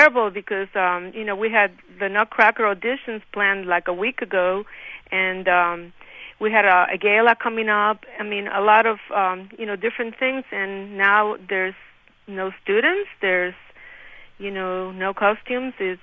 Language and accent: English; Cuba; English is a second language; moved away; I'm from Cuba, and we are like very strong people